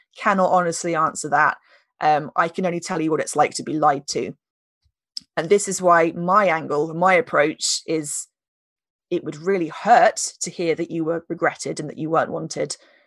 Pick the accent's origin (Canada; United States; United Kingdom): United Kingdom; Did I mention that we're British?